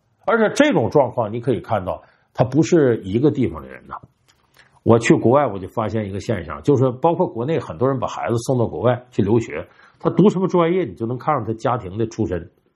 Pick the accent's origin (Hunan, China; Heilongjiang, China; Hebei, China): Heilongjiang, China; born there; 如果我不是生在黑龙江一个小县城